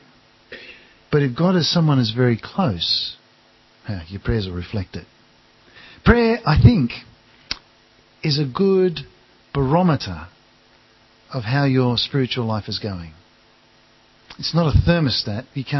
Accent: Sydney, New South Wales, Australia; I come from Sydney originally.

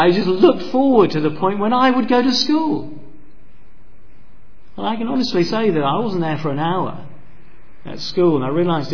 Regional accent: Mombasa County, Kenya; I was born and brought up in Kenya, and we were down on the Kenyan coast. Well, we were in the most idyllic, wonderful house right on the beach, right on the seafront, and just south of the harbour, Mombasa Harbour.

